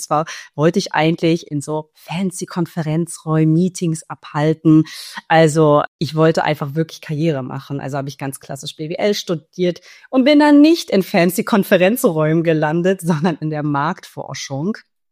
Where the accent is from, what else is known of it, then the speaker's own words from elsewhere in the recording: Berlin, Germany; born there; Und dann bin ich komme gebürtig aus Berlin und bin dann in ein Startup gelandet.